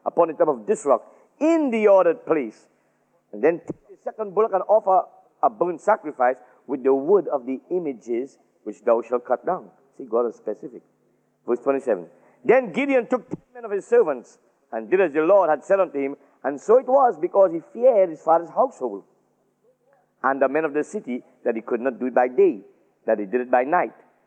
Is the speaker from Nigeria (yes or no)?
no; Trinidad & Tobago; And I'm from Trinidad, that's way back in the Caribbean, and the very little island there.